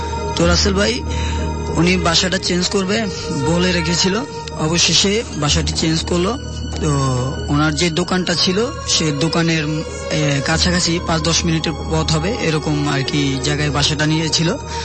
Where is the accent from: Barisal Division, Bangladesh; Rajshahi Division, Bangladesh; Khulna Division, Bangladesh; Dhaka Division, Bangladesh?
Barisal Division, Bangladesh; Bhola; আমি ভোলা থেকে এসেছি।